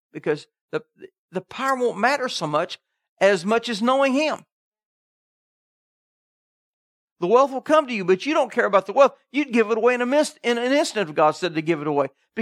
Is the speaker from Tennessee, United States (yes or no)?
yes; Tennessee, United States; I just returned from my hometown in Tennessee that has been overrun with much drug operation.